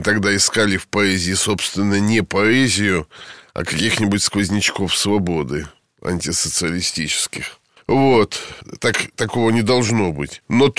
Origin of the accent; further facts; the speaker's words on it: Rybinsk, Yaroslavl Oblast, Russia; Я сам из Рыбинска, с Верхней Волги.